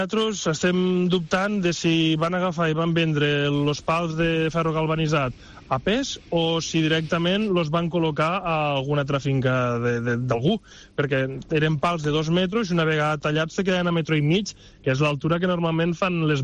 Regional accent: Catalonia, Spain; al meu poble, al Canà, un poble que al nucli urbà vivim 6.000 persones, un poble de gent pagès, de gent treballadora.

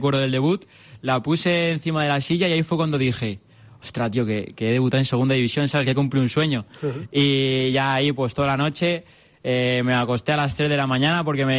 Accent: Parrilla, Castilla-La Mancha, Spain; Yo soy de Parrilla, de la comarca de Talavera, pues allí estaba jugando, llevaba ahí 4 temporadas.

